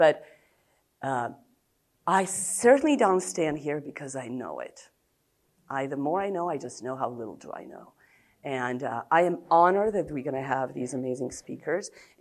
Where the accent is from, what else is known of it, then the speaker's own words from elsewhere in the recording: Serbia; English is a second language; I am from Serbia.